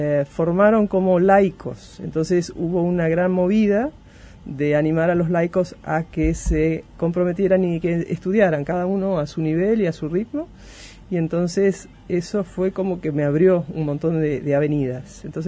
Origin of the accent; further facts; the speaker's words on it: Uruguay; moved away as an adult; now in Argentina; Yo estudié acá, me crié acá en Uruguay, me casé en lo que es hoy catedral, que es el templo inglés, sigo casada, y nos fuimos a vivir a Argentina.